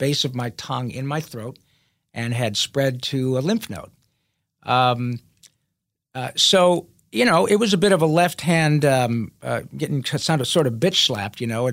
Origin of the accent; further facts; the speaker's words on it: Michigan, United States; I grew up in Michigan, played hockey, and still go out and bang around with my buddies